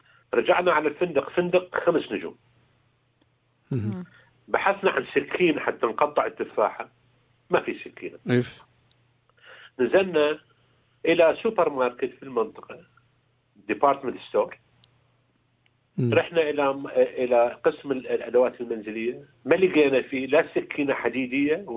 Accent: Iraq

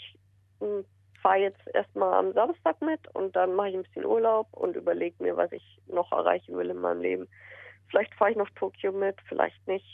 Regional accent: Munich, Bavaria, Germany; now in Australia; meine Mutter ist auch aus München weggezogen. Von dem her, das Zuhause, wo ich aufgewachsen bin, existiert nicht mehr.

